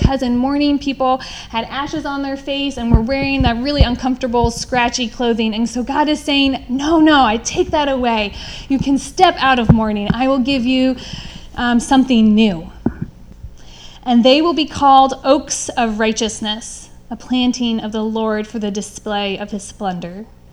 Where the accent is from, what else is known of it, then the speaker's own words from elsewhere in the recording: Budapest, Hungary; I grew up in Budapest, Hungary.